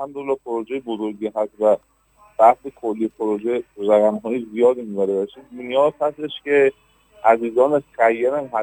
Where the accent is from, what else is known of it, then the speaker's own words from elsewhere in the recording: Hamadan, Iran; افتخار من به عنوان یک همدانی اینه